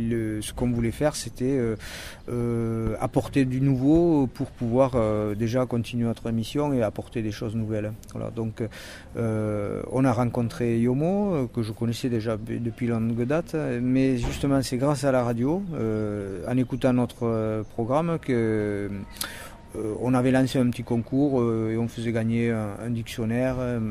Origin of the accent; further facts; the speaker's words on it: Toulouse, Occitanie, France; Voilà, on est de Toulouse